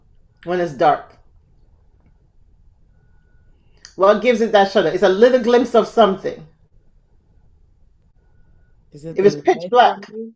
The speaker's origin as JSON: {"language": "English", "country": "Jamaica", "tie": "born or raised there", "said": "And if you knew me growing up in Jamaica"}